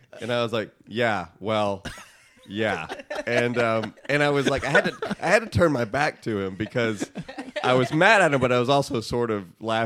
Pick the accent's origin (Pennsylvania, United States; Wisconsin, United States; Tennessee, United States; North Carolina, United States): Tennessee, United States; Nolensville; also born or lived in Nashville / Franklin; I was born in Nashville, Tennessee.